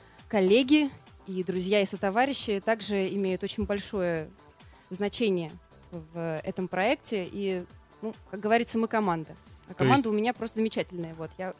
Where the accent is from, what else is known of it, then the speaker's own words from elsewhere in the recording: Moscow, Russia; now in Saint Petersburg, Russia; живу я в Петербурге только 3 года, а родом я из Москвы.